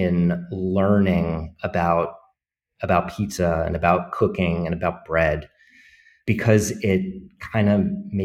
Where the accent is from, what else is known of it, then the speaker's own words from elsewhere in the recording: New Jersey, United States; So growing up in New Jersey, the pizza of my childhood is not wood-fired or Neapolitan in origin.